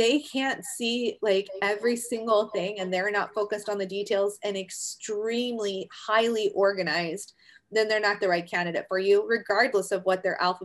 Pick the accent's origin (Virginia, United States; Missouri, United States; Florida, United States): Virginia, United States; cause I'm from Virginia originally, right? So I grew up there in the mountains there. So you know, we call it Appalachia, not Appalachia, like the rest of the world.